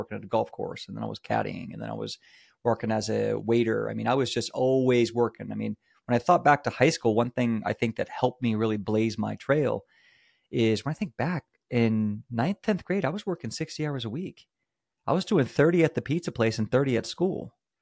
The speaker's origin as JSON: {"language": "English", "town": "Haymarket", "region": "Virginia", "country": "United States", "tie": "born or raised there", "also_born_or_lived": "Kansas / Georgia", "said": "So I was born in Kansas, and my parents were kind of moving around for my dad's job. So it was Kansas, Georgia. Then we landed in Virginia, in the middle of nowhere, Virginia, Haymarket, Virginia. And I was raised there"}